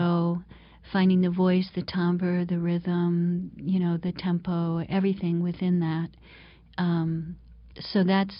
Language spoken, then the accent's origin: English; Clayton, New York, United States; Oh, I grew up in the St. Lawrence River in this little town called Clayton, where my father came from, and his father and my great grandfather